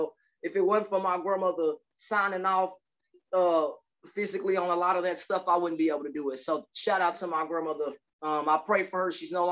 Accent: Waxahachie, Texas, United States; Well, my childhood, I grew up in Ellis County and Waxahachie and went to school there since the 90s.

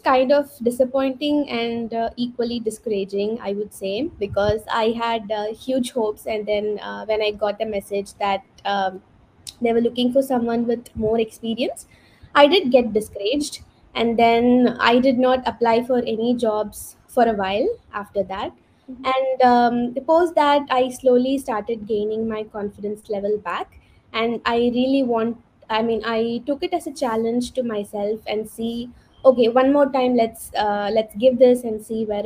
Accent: India; I'm from India, and I'm working in a software company here in Bangalore.

